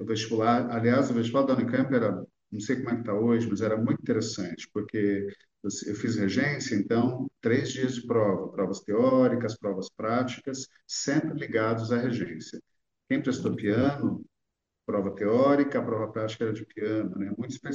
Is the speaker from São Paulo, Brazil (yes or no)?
yes; Santos, São Paulo, Brazil; born there; meu pai é alagoano, de origem alagoana, minha mãe é mineira, mas nós nascemos todos em Santos, os filhos, né?